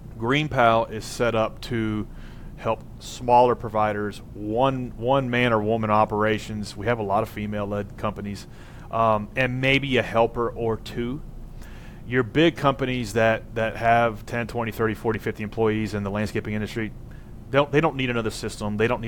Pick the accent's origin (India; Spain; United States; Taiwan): United States; Tennessee; And I'm from Tennessee.